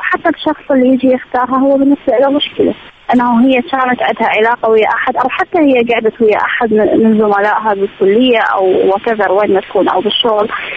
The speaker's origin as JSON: {"language": "Arabic", "town": "Baghdad", "region": "Baghdad Governorate", "country": "Iraq", "said": "من بغداد."}